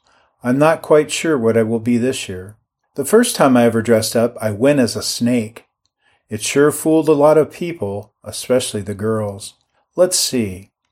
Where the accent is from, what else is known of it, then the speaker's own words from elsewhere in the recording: Granite Falls, Washington, United States; in the town of Granite Falls, a suburb of Everett, my hometown.